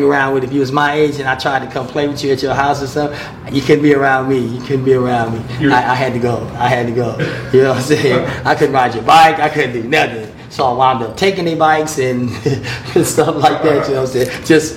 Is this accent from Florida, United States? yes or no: no; Los Angeles, California, United States; I grew up South Central Los Angeles, over there, 105th Dinker and Weston.